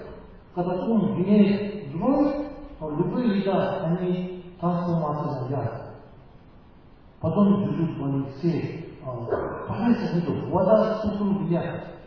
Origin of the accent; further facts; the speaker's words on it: Russia; я тоже россиянин.